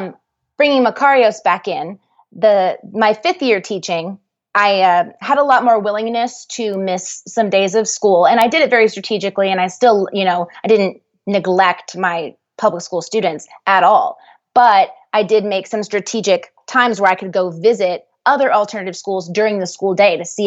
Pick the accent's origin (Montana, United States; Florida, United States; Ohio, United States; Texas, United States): Texas, United States; Dallas; since I'm from Dallas.